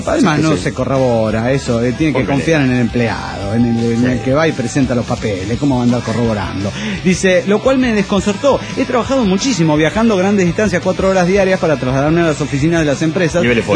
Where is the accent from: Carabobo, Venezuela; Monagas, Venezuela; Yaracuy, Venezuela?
Carabobo, Venezuela; Valencia; de Valencia, Venezuela.